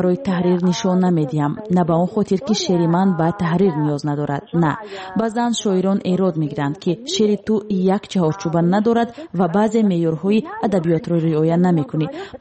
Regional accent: Tajikistan; درباره فرهنگ زیبای تاجیکستان بگویم و آنها را با وطن خودم شناس کنم

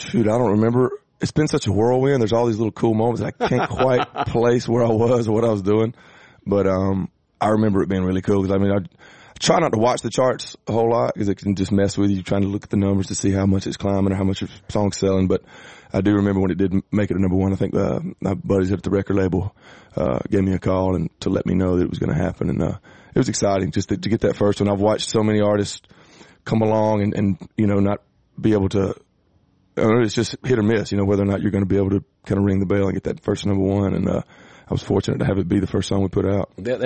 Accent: Georgia, United States; But I grew up in Atlanta, or mm-hmm. about an hour from Atlanta

